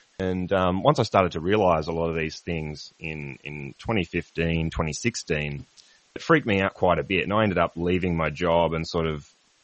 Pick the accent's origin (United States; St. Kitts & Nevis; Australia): Australia; because I'm an Australian, maybe the American accent fools me.